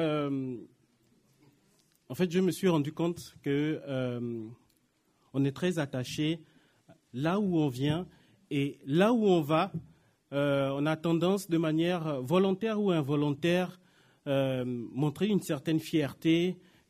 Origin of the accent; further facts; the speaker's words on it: Gabon; moved away; moi, je suis immigré. Immigré, je suis du Gabon, hein, moi, je suis gabonais, 100% de pure souche.